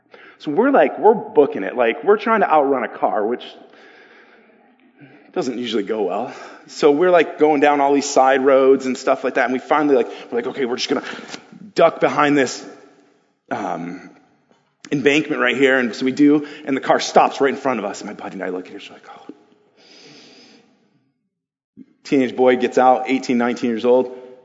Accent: Buffalo, New York, United States; Growing up in Buffalo, there's snow in Buffalo, for those of you who didn't know that.

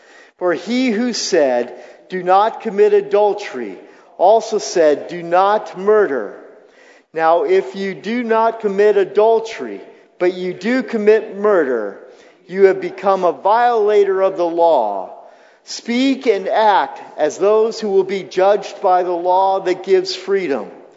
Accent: California, United States; I grew up in Southern California, one of the most integrated areas, I think, around. I went to an integrated high school.

